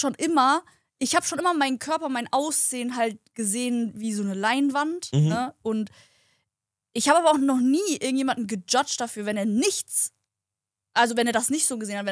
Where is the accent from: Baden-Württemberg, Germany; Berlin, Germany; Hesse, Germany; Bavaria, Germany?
Hesse, Germany; Frankfurt; Ich komme aus Frankfurt